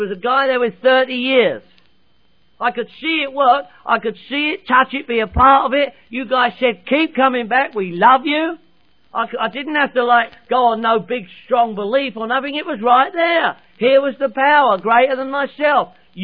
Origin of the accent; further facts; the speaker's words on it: London, United Kingdom; I'm from London, England.